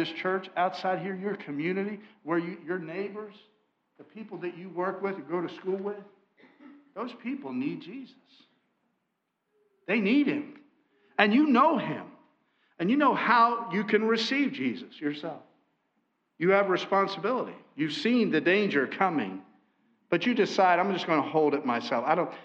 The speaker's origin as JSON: {"language": "English", "town": "Valley Forge", "region": "Pennsylvania", "country": "United States", "tie": "born or raised there", "said": "I grew up in this area pretty much. I was born in Valley Forge, Pennsylvania. And I grew up there, went to high school locally, not too far from here."}